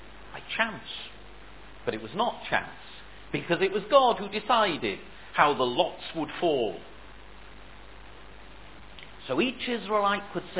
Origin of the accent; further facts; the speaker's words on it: United Kingdom; I am glad I'm a Brit. I'm glad I come from Britain.